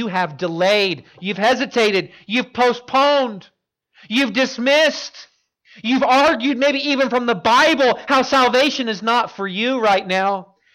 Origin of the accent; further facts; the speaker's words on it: Florida, United States; born there; I was born in Florida. Not that that matters.